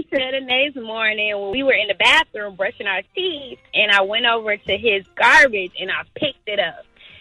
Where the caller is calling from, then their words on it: Brockton, Massachusetts, United States; also born or lived in Virginia; I'm calling from Brockton, which is a town about 20 miles outside of Boston.